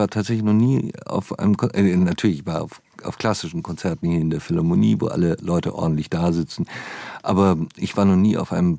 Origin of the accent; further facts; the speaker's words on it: Baden-Württemberg, Germany; Also ich bin so auf der Hälfte etwa zwischen Stuttgart und Basel aufgewachsen auf dem Land. Das ist Schwabenland. Man spricht dort so einen alemannischen Dialekt, glaube ich, nennt man das.